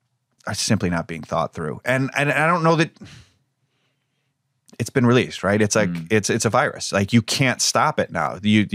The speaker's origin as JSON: {"language": "English", "town": "Strongsville", "region": "Ohio", "country": "United States", "tie": "born or raised there", "said": "Look, when in 1992, in my hometown, at this town square, my hometown, Strongsville, Ohio, we had late October"}